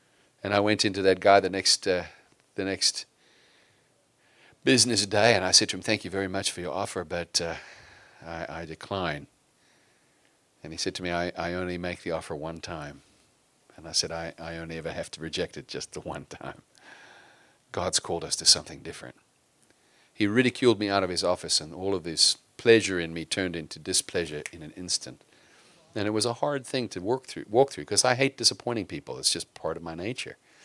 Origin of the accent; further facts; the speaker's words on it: South Africa; we come from South Africa, and we're working with the mission place up the mountain